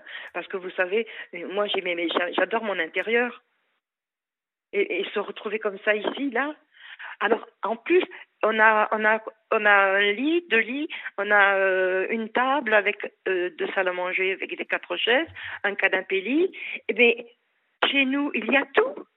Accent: Île-de-France, France; born there; Vous vous rendez compte, Olivier, nous sommes des Parisiens. Et moi, je suis née dans la région, en plus.

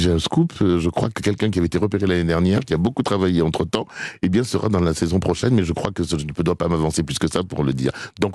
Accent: Saint-Céré, Occitanie, France; born there; je suis né en France.

